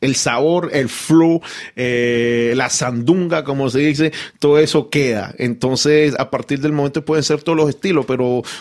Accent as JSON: {"language": "Spanish", "town": "Istmina", "region": "Chocó", "country": "Colombia", "tie": "born or raised there", "said": "en mi caso en el Chocó, en Ismina, el lugar donde yo nací. Cuando yo iba a la escuela nos enseñaban a bailar ritmos que no se conocen aquí"}